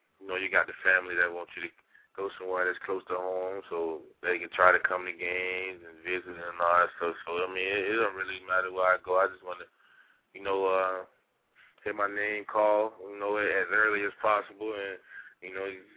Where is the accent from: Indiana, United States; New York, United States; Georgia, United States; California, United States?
Georgia, United States; Macon; I'm going to be in Macon, Georgia, my hometown, with family, with the people who supported me through this whole thing, family and friends.